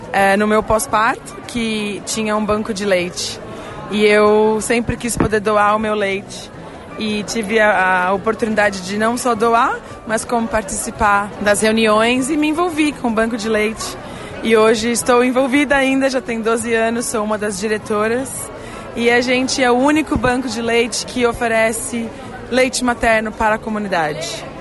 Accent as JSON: {"language": "Portuguese", "country": "Brazil", "lives_now": "Australia", "said": "Sou brasileira."}